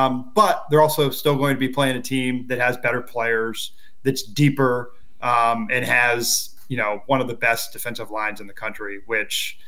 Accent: Ohio, United States; So I'm a Big Ten guy. I'm born and raised in Ohio. I went to Ohio State, and then I've previously covered Ohio State and Michigan.

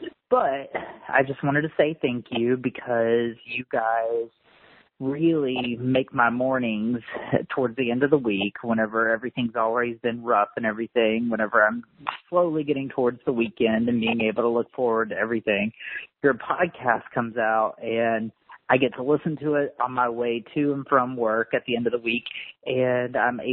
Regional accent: Orlando, Florida, United States; I'm from Orlando, Florida.

